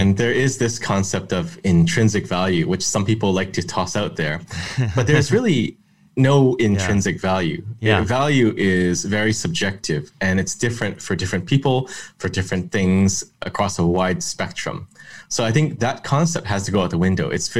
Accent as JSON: {"language": "English", "country": "Canada", "said": "Even though I'm Canadian"}